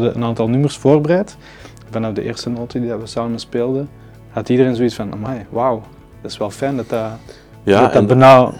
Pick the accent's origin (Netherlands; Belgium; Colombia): Belgium; Ekeren, Flanders; now in Edegem, Belgium; En ik woon in Edegem. Ik ben oorspronkelijk afkomstig uit Ekeren. Dus een beetje naar het zuiden afgezakt.